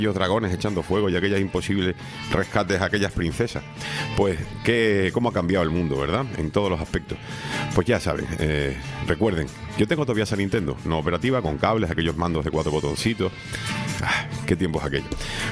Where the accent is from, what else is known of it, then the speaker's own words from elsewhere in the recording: Seville, Andalusia, Spain; En la ciudad de Sevilla, de la que yo soy nativo, donde yo nací